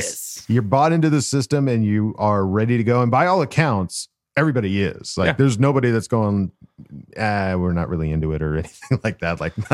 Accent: Omaha, Nebraska, United States; The venue is in my hometown. That's, of course, Omaha, so come on down

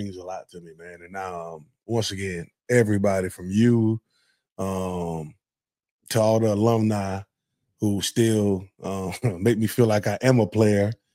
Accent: United States; Don't go against the culture because, you know, we're American. We're like, you know, our way is the best way.

